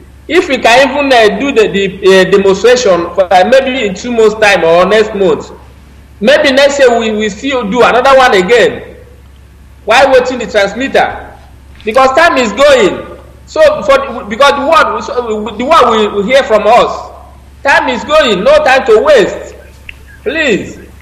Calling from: Italy; I'm calling from Italy.

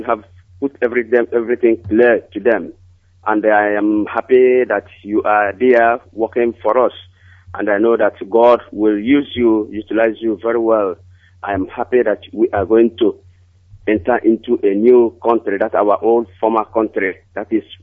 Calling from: Aba, Abia, Nigeria; I'm calling from Federal Republic of Biafra.

